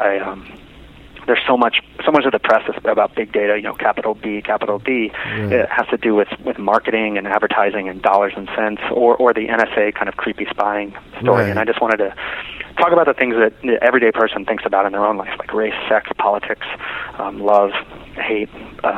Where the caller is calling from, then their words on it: New York City, New York, United States; I'm in Midtown Manhattan.